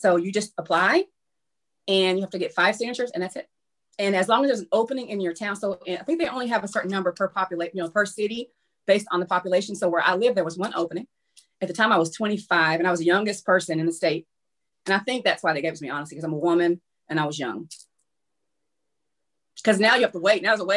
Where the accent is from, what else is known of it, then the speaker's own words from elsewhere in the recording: Tennessee, United States; That's a good question, because I'm from Tennessee. So I don't know. I went to high school in Virginia for a very short period of time.